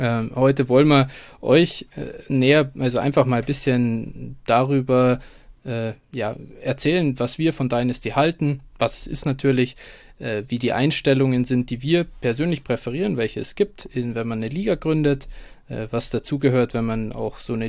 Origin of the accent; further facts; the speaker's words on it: Munich, Bavaria, Germany; Bin geborener Münchner und wohne immer noch hier, bin nicht weggekommen und ja, 26 Jahre alt, ne, warte, stimmt gar nicht, 27 bin ich mittlerweile